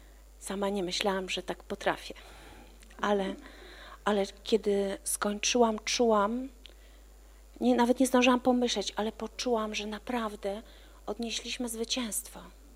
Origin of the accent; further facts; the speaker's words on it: Gdańsk, Pomeranian Voivodeship, Poland; Dlatego, że ja pochodzę z Gdańska i ja widziałam te strajki na własne oczy.